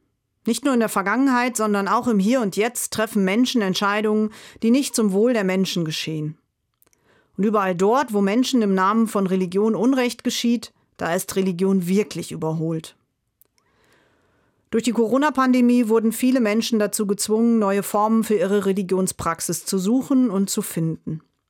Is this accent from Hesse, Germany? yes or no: no; Lower Saxony, Germany; Ich bin im Emsland groß geworden, bin dort quasi klassisch-katholisch sozialisiert.